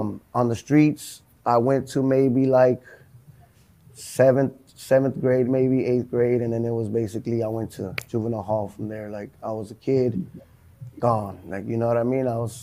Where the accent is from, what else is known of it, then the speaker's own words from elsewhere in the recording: Los Angeles, California, United States; I'm from Los Angeles, Florence District, South Los Angeles, basically.